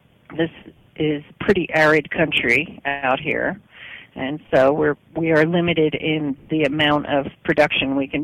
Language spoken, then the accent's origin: English; New Jersey, United States; I was born and raised in New Jersey, down at the Jersey Shore.